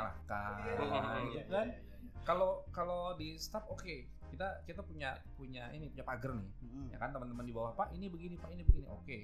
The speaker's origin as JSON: {"language": "Indonesian", "town": "Cirebon", "region": "West Java", "country": "Indonesia", "tie": "born there", "said": "saya lahir di Cirebon sebenarnya."}